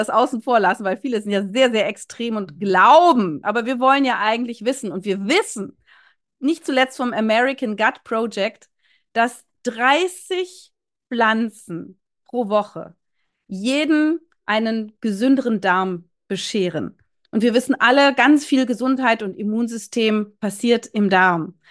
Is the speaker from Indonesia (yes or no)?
no; Berlin, Germany; Ich bin ja aus Berlin.